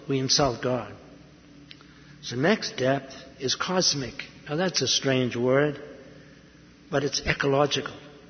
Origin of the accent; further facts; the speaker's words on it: Massachusetts, United States; When I was a lad growing up outside of Boston, we never locked the door at night.